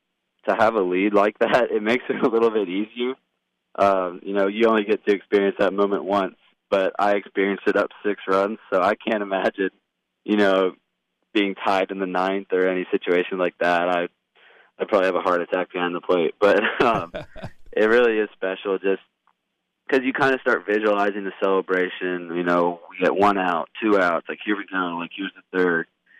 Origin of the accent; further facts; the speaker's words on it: Nashville, Tennessee, United States; growing up in Nashville, watching Vanderbilt in the College World Series